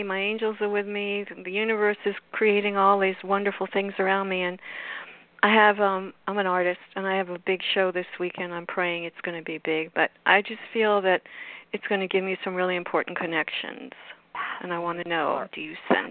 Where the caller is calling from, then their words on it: Florida, United States; My name is … I'm from the sunny Florida, hot Florida.